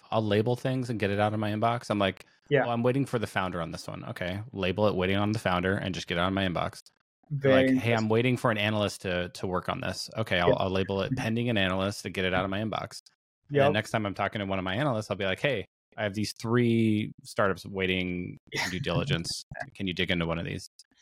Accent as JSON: {"language": "English", "town": "Seattle", "region": "Washington", "country": "United States", "tie": "born or raised there", "said": "I grew up in Seattle, so I grew up playing pickleball in like PE class."}